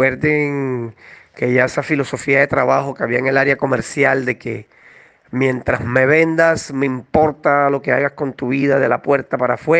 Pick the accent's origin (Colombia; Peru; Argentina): Colombia; Cartagena, Bolívar; now in Guayaquil, Ecuador; Soy de Cartagena, Colombia. Tengo 6 años de estar viviendo en Ecuador. Mi base ahora mismo es Guayaquil